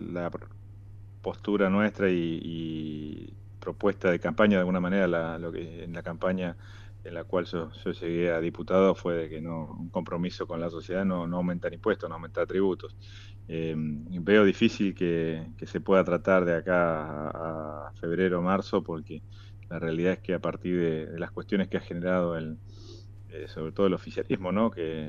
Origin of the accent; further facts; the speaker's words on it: Argentina; no todos tienen las mismas oportunidades y todos somos argentinos